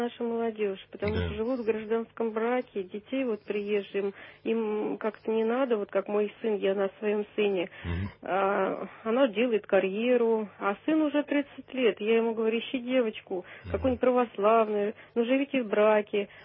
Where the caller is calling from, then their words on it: Moscow, Russia; Из Москвы.